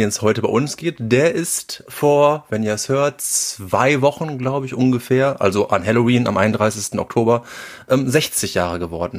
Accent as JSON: {"language": "German", "town": "Cologne", "region": "North Rhine-Westphalia", "country": "Germany", "said": "Ich komme aus Gölle"}